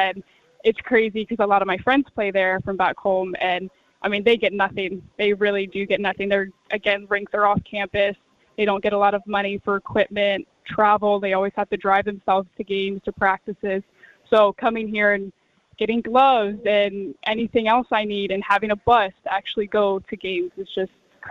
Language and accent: English; Maryland, United States; now in Michigan, United States; So I grew up in Maryland. It was definitely, I wanted to get out. I wanted to go far, and I knew Michigan was a big hockey state.